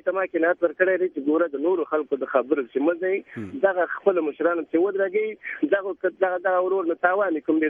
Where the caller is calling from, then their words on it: Saudi Arabia; زه په سعودي عربستان کې یم